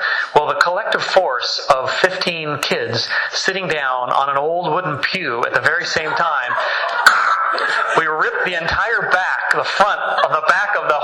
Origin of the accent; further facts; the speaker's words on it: California, United States; I am from California.